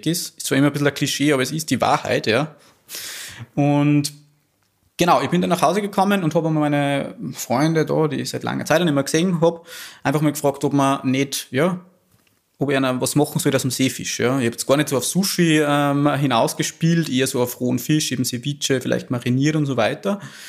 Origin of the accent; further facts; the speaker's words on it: Bad Ischl, Upper Austria, Austria; Ich bin in Bad Ischl geboren. Meine Familie war schon immer im Salzkammergut, die letzten 3-4 Generationen eigentlich. Genau. Ich bin dann hier aufgewachsen, im Hotel mit meiner Schwester gemeinsam.